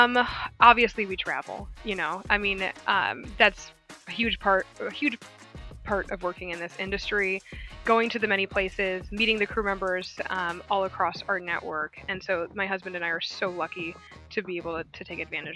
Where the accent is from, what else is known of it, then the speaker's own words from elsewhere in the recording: San Diego, California, United States; now in New York City, United States; I'm from San Diego. My lovely parents are still there. I live in New York City, but every time I'm there, I wonder why I left San Diego.